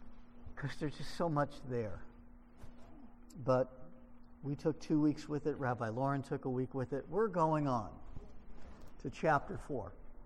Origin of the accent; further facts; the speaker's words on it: California, United States; If it was like this back home, I'd have my tank top on. And I'm from California.